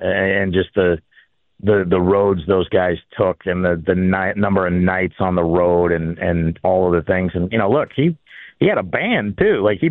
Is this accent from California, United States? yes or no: yes; California, United States; Growing up in California, I mean, we were either watching the NWA on TBS on Saturdays and Sundays